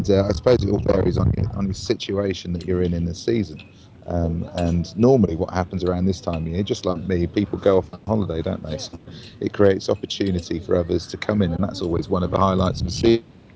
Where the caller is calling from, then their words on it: Sardinia, Italy; I'm calling from Forte Village in Sardinia